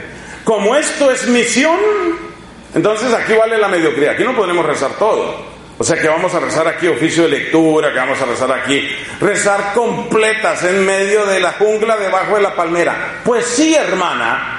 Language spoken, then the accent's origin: Spanish; Colombia; Estábamos en un lugar sumamente inhóspito de mi tierra, Colombia, el norte de Santander.